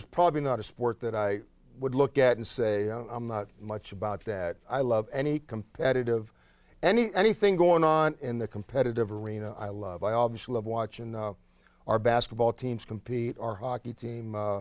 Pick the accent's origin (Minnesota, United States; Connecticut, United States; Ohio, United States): Ohio, United States; Steubenville; I'm from Steubenville, Ohio, which is chock full of Cleveland Browns fans, just so you know that. But we're within 40 miles of the Pittsburgh area.